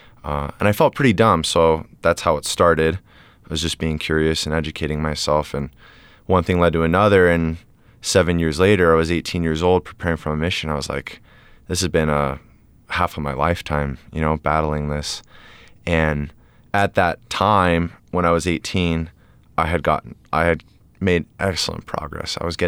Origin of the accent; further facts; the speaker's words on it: Massachusetts, United States; I'm from Massachusetts.